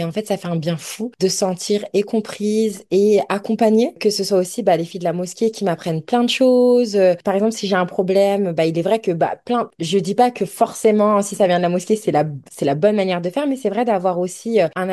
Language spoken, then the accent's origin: French; Comoros; now in Toronto, Canada; Alors moi, de base, je suis comorienne.